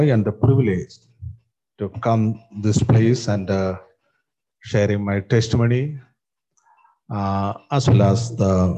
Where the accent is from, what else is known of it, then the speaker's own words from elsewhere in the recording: Mylapore, Kerala, India; And I came from the Jacobites background around 45 years back. My original place is Kerala, Mylapore.